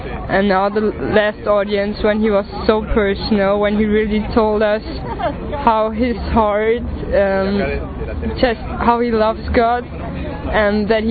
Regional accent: Germany; I'm 21 and I'm from Germany.

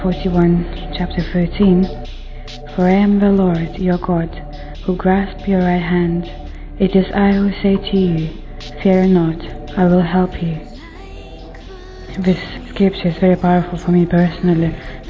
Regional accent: Lithuania; and I'm originally from Lithuania and I'm 27 years old.

